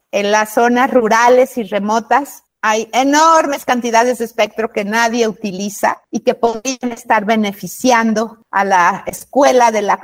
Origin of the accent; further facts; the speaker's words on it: Mexico; soy mexicana y soy abogada.